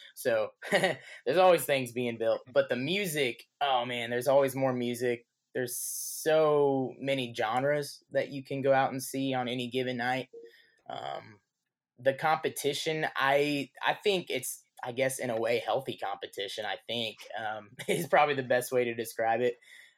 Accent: Latham, Illinois, United States; So I grew up in Latham, Illinois, small farm town of about 400 people. Grew up on a farm and listening to country music on the tractor

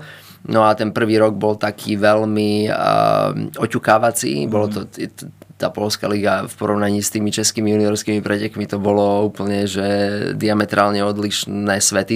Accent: Žarnovica, Banská Bystrica Region, Slovakia; Ja som od malička, pochádzam zo Žarnovice, kde tento šport je hlboko zakorenený

